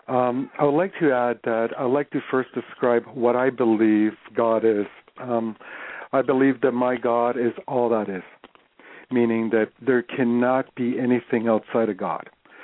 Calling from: Canada; I am calling you from Canada.

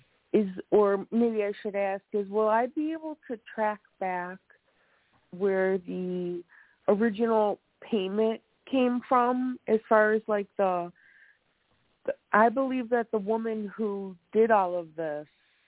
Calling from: Wisconsin, United States; I'm calling from Wisconsin.

